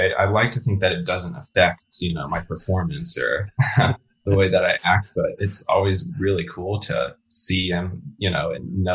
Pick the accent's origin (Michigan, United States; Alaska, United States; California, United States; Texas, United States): Texas, United States; Dallas; moved away as an adult; now in New York, United States; I'm from Dallas, Texas, originally. Andrew and I are both from the Dallas area, and we moved to New York kind of at the same time in 2010.